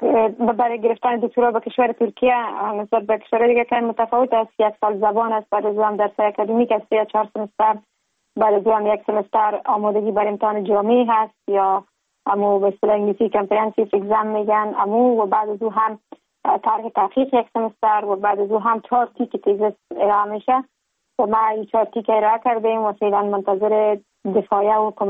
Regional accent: Kabul, Afghanistan; now in Ankara, Turkey; در شهر کابل متولد شدیم، مکتب را در لیسه عالی آریانا به اتمام رساندیم، لسانس و مستری خود از دانشکده روانشناسی دانشگاه کابل به دست آوردیم

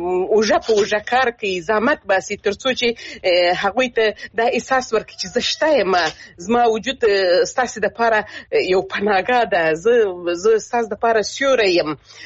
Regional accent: Helmand, Afghanistan; زه خپل د هلمند ولایت څخه يم،

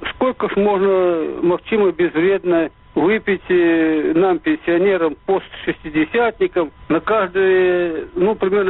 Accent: Komarovka, Minsk, Belarus; first language Russian; Belarusian is a second language; Я рускамоўны, а потому з цяжасцю падбіраю беларускія словы.

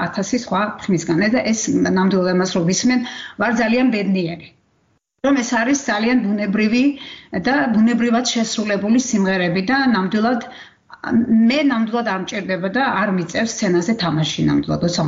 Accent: Kakheti, Georgia; არამედ ჩემს სოფელში, კახეთში, სადაც მე დაიბადე და გავიზარდე.

